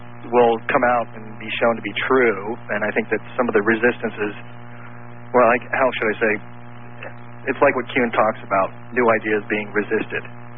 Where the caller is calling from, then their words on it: San Francisco, California, United States; I'm calling from San Francisco.